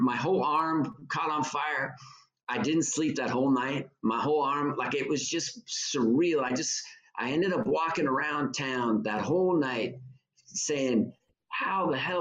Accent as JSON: {"language": "English", "town": "Reno", "region": "Nevada", "country": "United States", "tie": "born or raised there", "moved": "as an adult", "lives_now": "Oregon, United States", "said": "I lived pretty much till I was 26 in Reno."}